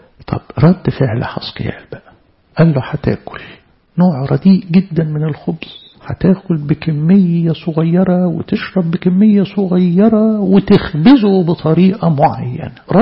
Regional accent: Egypt; يعني من ضمن الحاجات برضو ان احنا كمصريين عموما يعني ما بنهتمش بيها

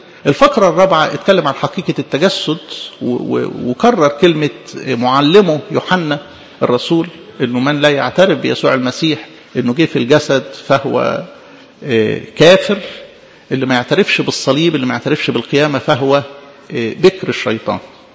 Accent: Egypt; في بركة رفعت من بلدنا مصر في الأيام اللي فاتت ديت

